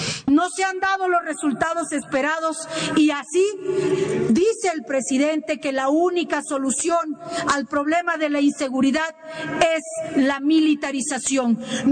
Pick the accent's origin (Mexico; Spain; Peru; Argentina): Mexico; somos mexicanas y somos mexicanos que queremos un México en paz.